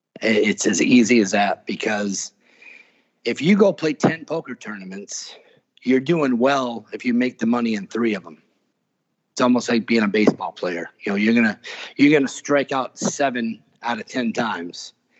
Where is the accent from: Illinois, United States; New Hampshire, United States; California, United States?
Illinois, United States; Rockford; growing up in Rockford, I was a hockey player in the wintertime and a BMX rider in the summertime.